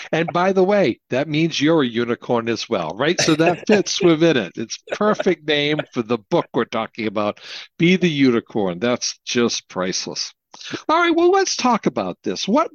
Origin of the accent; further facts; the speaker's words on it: Maine, United States; So, you know, I'm from Maine, so I have nothing really to talk about when it comes to weather.